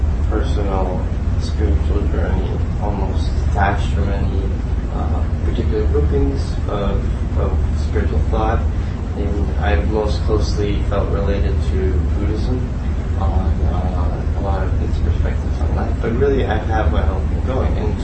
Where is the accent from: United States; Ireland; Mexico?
Mexico; My mom's very huge Catholic woman, I'm from Mexico.